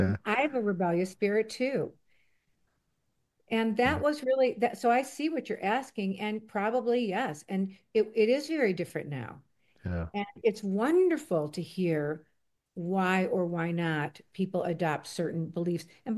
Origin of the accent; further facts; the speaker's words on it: United States; We're American Jews.